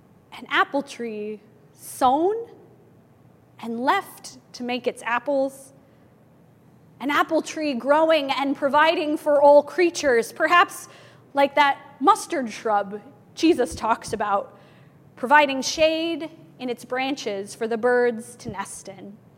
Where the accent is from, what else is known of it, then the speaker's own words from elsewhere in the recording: Ohio, United States; I grew up in Johnny Appleseed country in western Ohio.